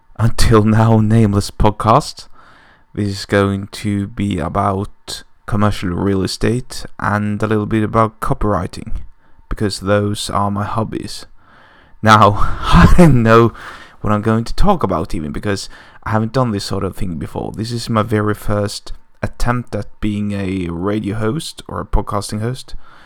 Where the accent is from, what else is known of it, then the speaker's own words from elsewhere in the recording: Norway; I am from Norway.